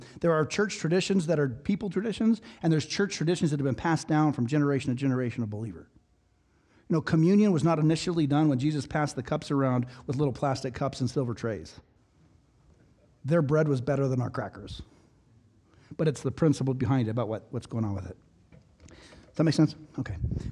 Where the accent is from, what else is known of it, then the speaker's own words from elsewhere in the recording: Nevada, United States; Okay, we would never do this because we're from Nevada.